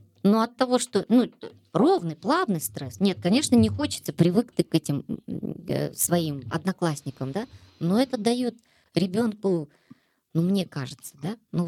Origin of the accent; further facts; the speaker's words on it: Kazakhstan; я успокоилась как мама и как патриот, как гражданин, в общем, как казашка